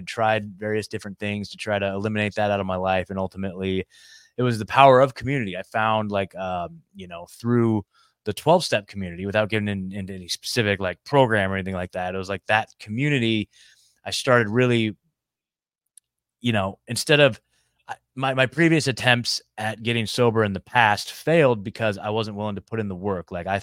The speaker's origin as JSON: {"language": "English", "region": "Oregon", "country": "United States", "tie": "born or raised there", "said": "Well, I was born in Portland, Oregon, and then grew up a little bit outside, like maybe an hour southwest of Portland in a smaller town, and grew up there, spent my whole life there, graduated high school."}